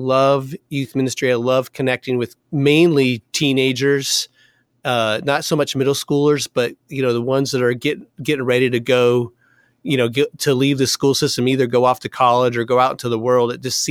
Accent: United States; Just because I have white skin and I'm from America is really odd.

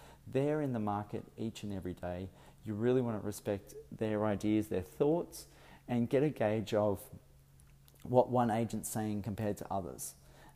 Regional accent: Sydney, New South Wales, Australia; As I am from Sydney, I've come up to Brisbane

